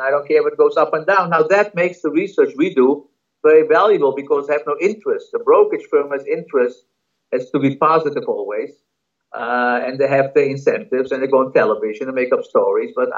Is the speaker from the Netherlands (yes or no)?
yes; Amsterdam, North Holland, Netherlands; You know, I'm from Amsterdam.